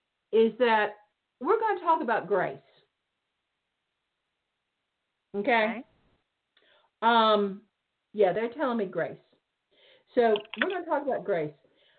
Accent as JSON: {"language": "English", "region": "the South", "country": "United States", "said": "I'm from the South. I don't know where you're from, but we were told kill them with kindness and smile and nod."}